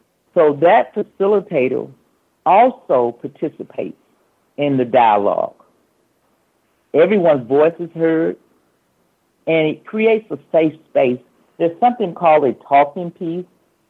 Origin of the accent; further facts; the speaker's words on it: Atlanta, Georgia, United States; In the traditional justice system, which I grew up in, and I grew up in Atlanta.